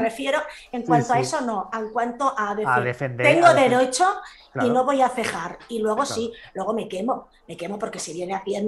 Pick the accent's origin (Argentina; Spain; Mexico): Spain; Catalonia; Yo es que soy catalana